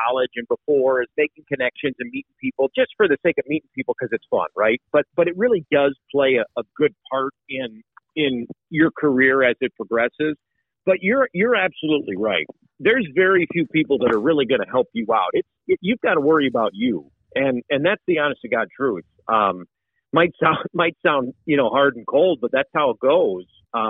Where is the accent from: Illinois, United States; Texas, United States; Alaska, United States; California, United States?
Illinois, United States; Chicago; I grew up in Chicago. I grew up rooting for the Cubs.